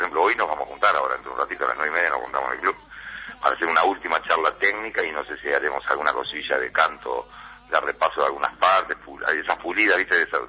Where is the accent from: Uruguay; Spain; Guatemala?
Uruguay; somos vecinos y uruguayos como cualquiera